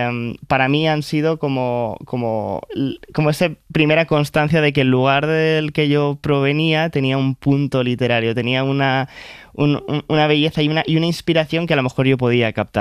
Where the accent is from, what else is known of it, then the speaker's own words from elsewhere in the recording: Segovia, Castile and León, Spain; cuando es que pienso en, sobre todo en mi adolescencia en Segovia, me lo imagino siempre gris.